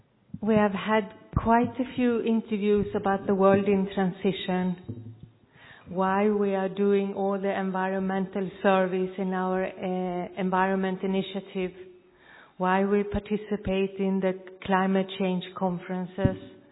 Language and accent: English; Copenhagen, Capital Region of Denmark, Denmark; I'm from Brahmakumaris in Copenhagen, Denmark